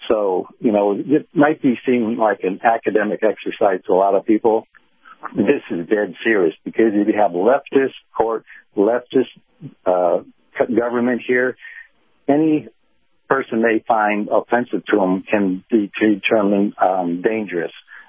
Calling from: Clearwater, Florida, United States; Hey, Captain … from Clearwater.

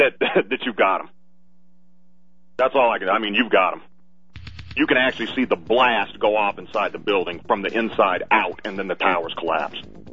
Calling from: Denver, Colorado, United States; I'm calling from Denver.

